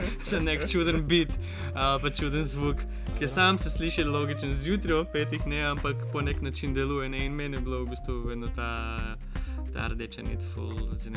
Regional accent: North Macedonia; Slovenian is a second language; kot študent na veterinarni medicini, kot Makedonec v Bulgariji

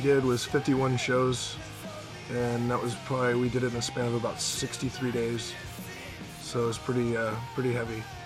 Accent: Georgia, United States; but I grew up in Georgia, in the south. In the south of the United States

